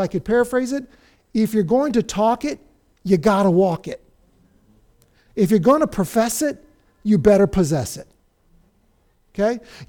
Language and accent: English; United States; And I love being an American.